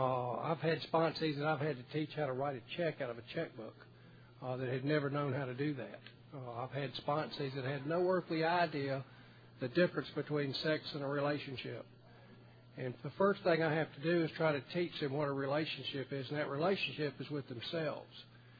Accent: Nashville, Tennessee, United States; I'm from Nashville, Tennessee.

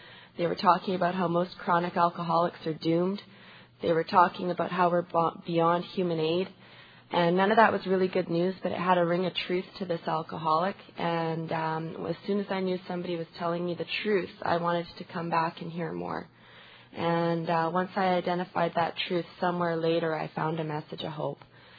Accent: Vancouver, British Columbia, Canada; And I'm from Vancouver, B.C.

